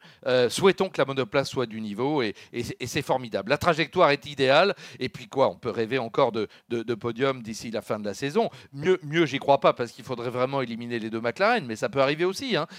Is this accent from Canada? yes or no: no; France; De toute façon, en tant que Français, on soutient nos pilotes